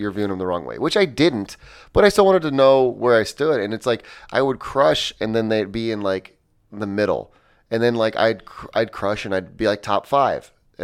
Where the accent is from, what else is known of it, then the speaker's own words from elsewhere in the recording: Indiana, United States; I'm from Indiana.